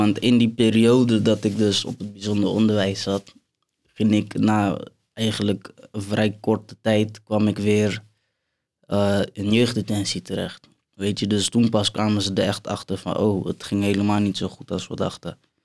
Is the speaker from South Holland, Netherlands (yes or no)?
yes; Capelle aan den IJssel, South Holland, Netherlands; now in The Hague, Netherlands; ik ben 20 jaar oud. Ik kom uit Capelle Scholevaar, maar ik woon in Den Haag.